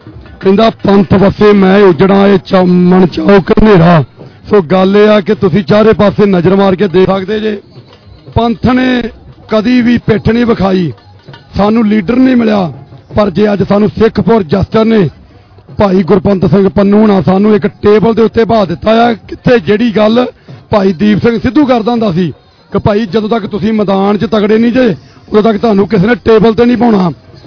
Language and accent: Punjabi; Punjab, India; ਮੈਂ ਪੰਜਾਬੀ ਵੀ ਹਾਂ ਤੇ ਸਿੱਖ ਹਾਂ, ਤੇ ਮੈਂ ਸਿੱਖਿਆ ਪੰਜਾਬ 'ਚ ਜੰਮਿਆ ਪਲਾ ਹੈ।